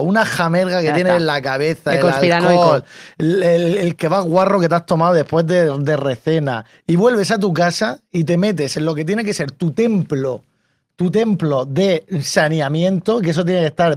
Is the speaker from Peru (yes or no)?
no; La Ñora, Region of Murcia, Spain; de La Añora, región de Murcia. Una pedanía que hay que ir a visitar por la Noria.